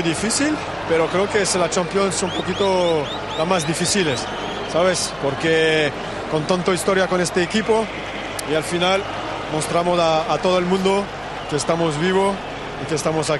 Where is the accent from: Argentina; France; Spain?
France; Spanish is a second language; en Francia, en mi país, es una cosa muy importante para mí